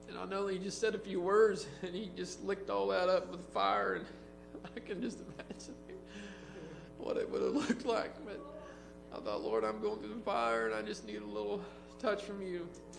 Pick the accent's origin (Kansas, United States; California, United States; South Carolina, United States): Kansas, United States; Wichita; Of course, I'm from Wichita, so I grew up listening to that song